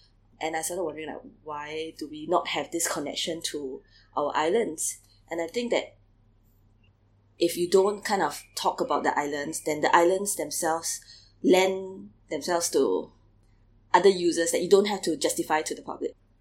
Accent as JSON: {"language": "English", "country": "Singapore", "said": "I'm Singaporean."}